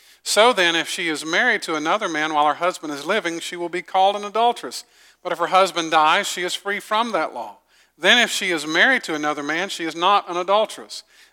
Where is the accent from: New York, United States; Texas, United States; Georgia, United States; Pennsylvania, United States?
Georgia, United States; Augusta; I grew up in Augusta, Georgia. I grew up in a town where there was definitely some racial divide